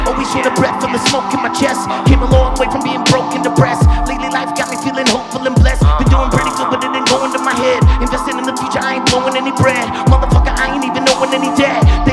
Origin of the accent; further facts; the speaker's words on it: Canada; I come from Canada, in case you didn't know. It's a place up north where we sleep in igloos.